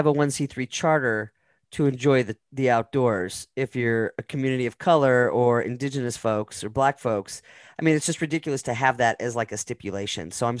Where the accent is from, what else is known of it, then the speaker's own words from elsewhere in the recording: El Paso, Texas, United States; Well, I mean, I grew up in El Paso too.